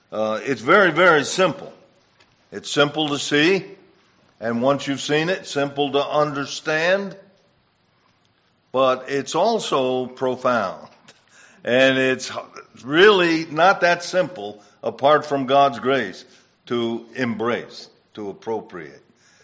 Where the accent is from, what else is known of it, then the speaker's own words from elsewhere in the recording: Wolcott, Connecticut, United States; When I was a young boy, many years ago, growing up in Woolcott, Connecticut, we sort of lived in a little shack.